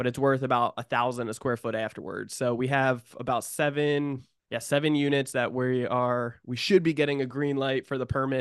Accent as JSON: {"language": "English", "region": "New Jersey", "country": "United States", "lives_now": "San Diego, United States", "said": "I come from New Jersey originally, single parent mother, really raised three misfits. And over the years, I moved out to San Diego, California. That's where I live now."}